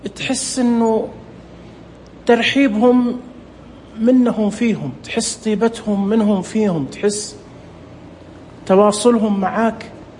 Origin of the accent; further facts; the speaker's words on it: Saudi Arabia; كم كنت أتمنى إنه يكون عندنا في السعودية ملتقى سياحي